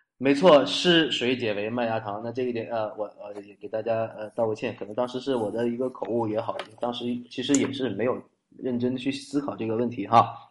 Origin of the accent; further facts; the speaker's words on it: Guangdong, China; 我作为一个在广东长大的北方人，我也不知道我是鸡呢还是鸭呢。我其实在这里面呢，我是代表着半个广东人